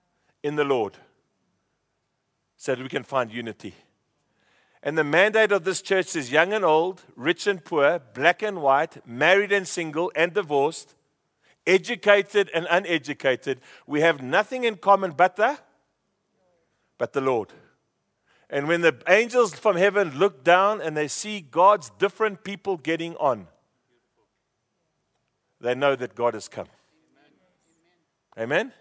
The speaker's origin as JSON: {"language": "English", "region": "Free State", "country": "South Africa", "tie": "born or raised there", "said": "I grew up in the Free State on cold food. You grew up in an Indian home, I grew up in a white home."}